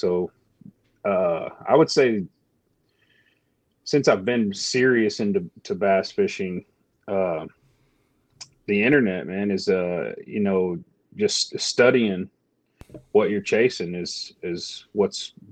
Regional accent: Texas, United States; Yeah, I'm born and raised here.

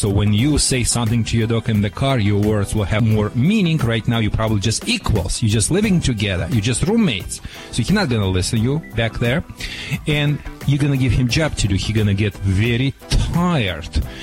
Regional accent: California, United States; accent: California; That's my California accent, I guess.

